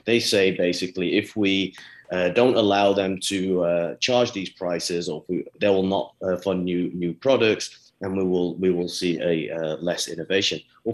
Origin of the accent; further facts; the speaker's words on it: United Kingdom; now in United States; I'm from the United Kingdom, we have a national health service. I'm not saying it's perfect, but I've lived in the United States for a good 15 years now